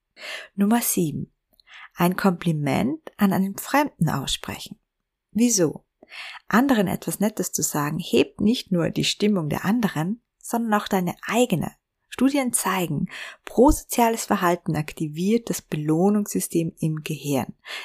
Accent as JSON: {"language": "German", "region": "Vienna", "country": "Austria", "tie": "born or raised there", "said": "über den Wiener Naschmarkt spaziert bin und wieder mal so getan habe, als wäre ich ein Tourist in meiner Heimatstadt"}